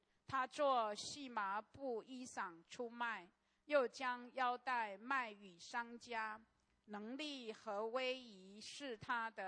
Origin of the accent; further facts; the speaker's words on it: Taiwan; 我们台湾人有一句谚语